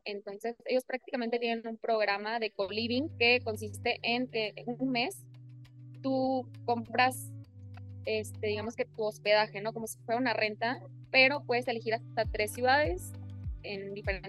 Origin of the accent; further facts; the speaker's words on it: Mexico; aún estando yo en mi país, yo era la única mexicana. De hecho, todos mis viajes, cuando convivo con gente, casi siempre soy la única mexicana.